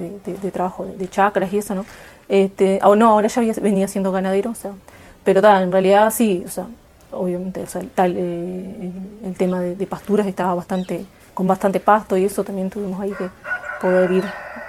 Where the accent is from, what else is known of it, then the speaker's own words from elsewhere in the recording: Cerro Chato, Salto, Uruguay; oriundas somos del departamento de Salto, ahí en la zona de Mataojo, en la zona de Cerro Chato. Ahí nacimos y nos criamos, fuimos a la escuela 47 de Cerro Chato.